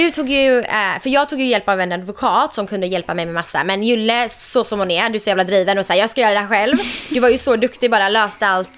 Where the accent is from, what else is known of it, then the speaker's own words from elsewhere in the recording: Sweden; born there; För att när vi föddes i Sverige så var ju allt, det var inget var ju online.